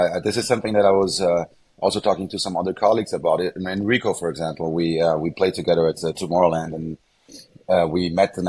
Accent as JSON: {"language": "English", "town": "Sao Paulo", "region": "São Paulo", "country": "Brazil", "tie": "born or raised there", "also_born_or_lived": "Germany", "said": "Near my house in Sao Paulo, sorry. Okay. Yeah. So I was born in Brazil, but I grew up in Germany for the first 7 years of my life. Then the whole family moved back to Brazil. And then I was studying in a German school in Sao Paulo."}